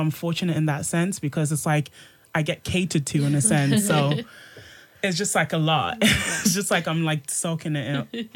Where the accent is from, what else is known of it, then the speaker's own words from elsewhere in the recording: Birmingham, West Midlands, United Kingdom; also born or lived in Ghana; because I'm like from Birmingham via Ghana